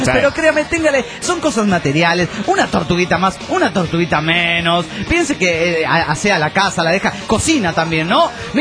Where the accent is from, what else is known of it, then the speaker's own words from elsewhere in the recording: Mar del Plata, Buenos Aires Province, Argentina; Me presento, soy de Mar del Plata